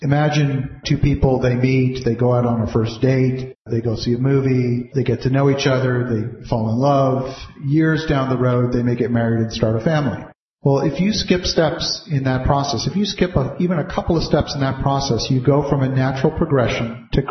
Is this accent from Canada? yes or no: yes; Canada; for me as a Canadian investing in the U.S.